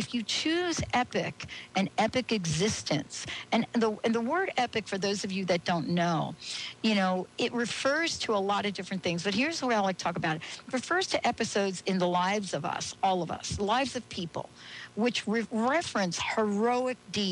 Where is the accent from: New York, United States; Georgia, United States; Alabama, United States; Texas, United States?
New York, United States; Bronx; I am a girl from the Bronx. You know … from the Bronx. And let me tell you how that story begins. You know, I grew up in the projects. My folks came in from another country.